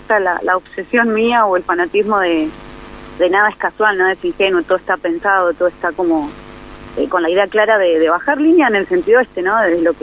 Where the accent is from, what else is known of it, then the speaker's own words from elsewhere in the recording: Buenos Aires, Argentina; si bien soy de Buenos Aires, como bien decía Paula en la presentación, de la zona oeste